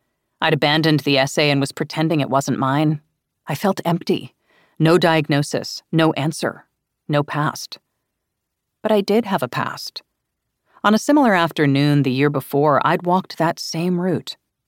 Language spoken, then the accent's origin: English; Illinois, United States; In my home state of Illinois, aggravated assault, a felony depending on the circumstances, can get less than a year.